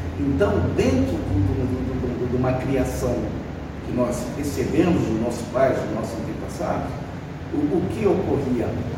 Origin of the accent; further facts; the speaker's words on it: Minas Gerais, Brazil; e dentro da região, sou mineiro